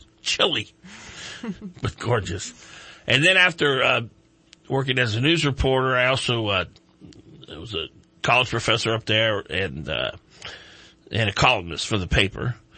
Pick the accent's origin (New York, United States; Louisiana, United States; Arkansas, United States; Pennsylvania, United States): Louisiana, United States; New Orleans; now in Reading, United States; And I'm from New Orleans originally.